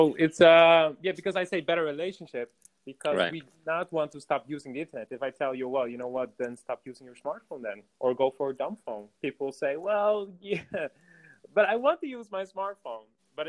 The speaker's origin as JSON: {"language": "English", "town": "Amsterdam", "region": "North Holland", "country": "Netherlands", "moved": "as an adult", "lives_now": "Dublin, Ireland", "said": "Yeah, I'm from Amsterdam, but now I'm in Dublin."}